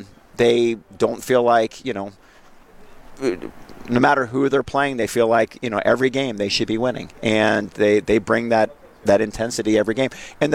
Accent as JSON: {"language": "English", "region": "Ohio", "country": "United States", "tie": "born or raised there", "lives_now": "Wisconsin, United States", "said": "You know, I've been here with the Brewers for 19 years, but I'm not a Wisconsinite. I grew up in Ohio."}